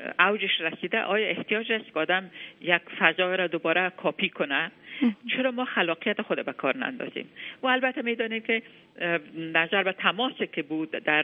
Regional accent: Afghanistan; also born or lived in Iran; now in United States; تا اینکه من وقتی که از افغانستان به ایران آمدم سبک شرق و غرب مخلوط شد.

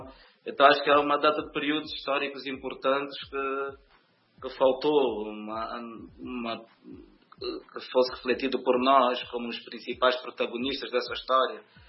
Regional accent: Angola; é uma nação jovem, de onde eu sou, né? Angola

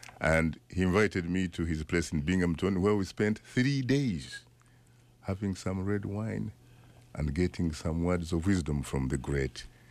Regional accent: Uganda; You know, growing up in Uganda

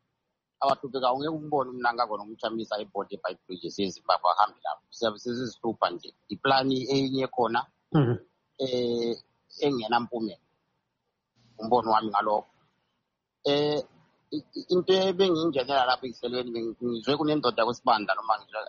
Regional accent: Zimbabwe; Imagine like me, I come from Zimbabwe

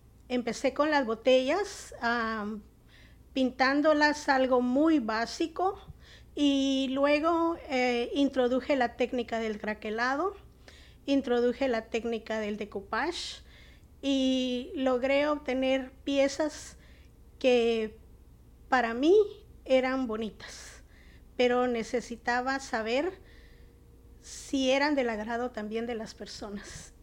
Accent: Guatemala; soy guatemalteca

